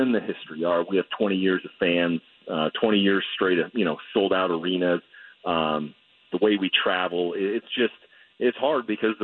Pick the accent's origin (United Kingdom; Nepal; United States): United States; Portland, Oregon; still a Blazer fan growing up in Portland